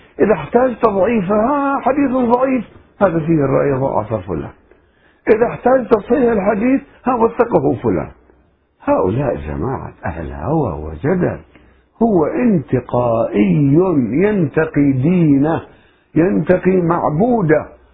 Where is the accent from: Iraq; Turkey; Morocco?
Turkey; مثلا عندنا في تركيا لابد أن تكون مظاهرات